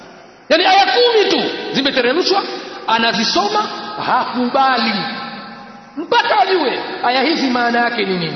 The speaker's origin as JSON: {"language": "Swahili", "region": "Zanzibar", "country": "Tanzania", "said": "kilichokuwa kinatokea Zanzibar na huku ndio hivyo hivyo, maana mimi ni mtu wa Zanzibar, mvua zilikuwa kubwa sana, mafuriko, wingu jeusi haikatiki."}